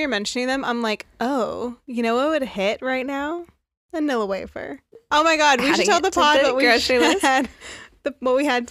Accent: United States; I'm Native American, for those who don't know.

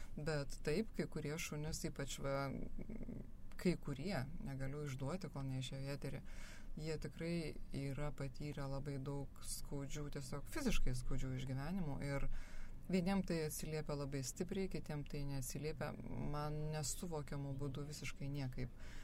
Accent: Kretinga, Klaipėda County, Lithuania; nu, aš pati esu iš Kretingos

